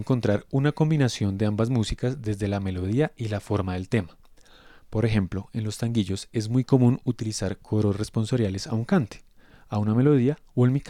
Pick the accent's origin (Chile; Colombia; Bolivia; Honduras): Colombia; somos colombianos y eso se nota.